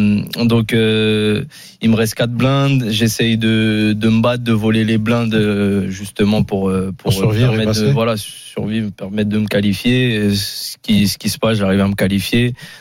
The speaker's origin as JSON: {"language": "French", "town": "Paris", "region": "Île-de-France", "country": "France", "said": "En fait, j'ai de la famille, moi, sur Paris, je suis anciennement de Paris."}